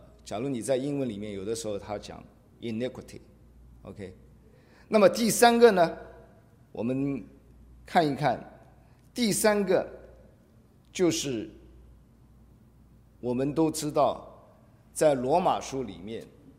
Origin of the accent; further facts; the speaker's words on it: Shanghai, China; 我是上海人，所以我们上海有一句话哦，其实我们讲普通话的时候，讲国语的时候也常常讲作孽啊